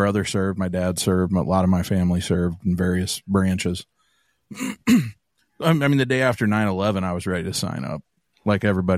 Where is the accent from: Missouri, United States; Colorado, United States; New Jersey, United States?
Missouri, United States; There's a place not far from where I grew up in Missouri where they do there's like a Civil War site